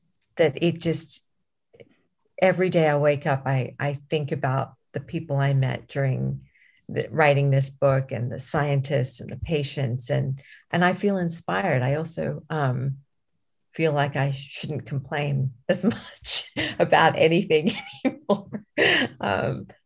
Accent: India; I told him that as an Indian, he had to take me.

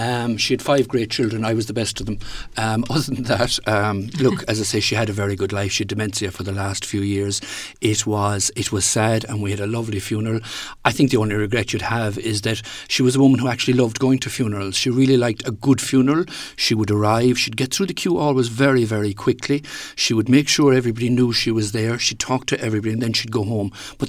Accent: County Clare, Ireland; when I grew up in Clare, it was a very minority sport, because during the 50s, 60s and 70s

